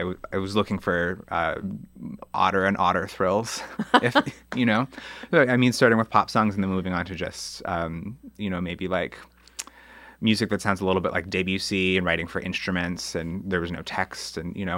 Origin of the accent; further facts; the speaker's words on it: Grand Rapids, Minnesota, United States; also born or lived in Kenora, Canada; I was born in Kenora, Ontario. My whole family's Canadian. But when I was five, my dad took a job just temporarily in Grand Rapids, Minnesota, working at a paper mill. And we just thought we'd live there for 2, maybe 3 years. And we ended up staying there over a decade.